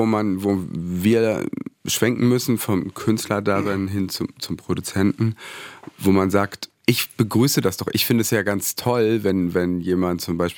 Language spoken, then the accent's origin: German; Goslar, Lower Saxony, Germany; ich bin ja in Goslar aufgewachsen, Kleinstadt am Harz